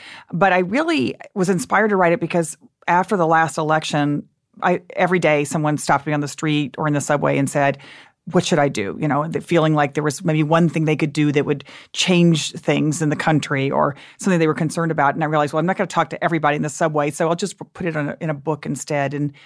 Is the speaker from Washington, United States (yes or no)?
no; Dallas, Texas, United States; Well, I grew up in Dallas, and my parents in that era were against everything.